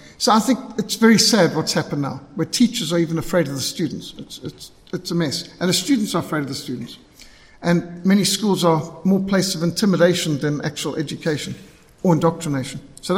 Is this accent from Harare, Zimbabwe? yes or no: no; Bulawayo, Zimbabwe; moved away; I came from Rhodesia, where I was brought up in Bulawayo, where we had pretty secular everything.